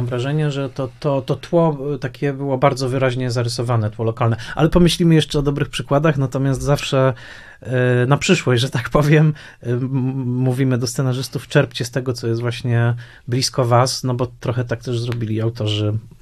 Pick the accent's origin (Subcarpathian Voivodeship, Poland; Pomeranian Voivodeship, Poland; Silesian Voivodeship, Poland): Silesian Voivodeship, Poland; Tarnowskie Góry; bardzo starałem się nie mówić gwarą, prawda? Dorastając w Tarnowskich Górach.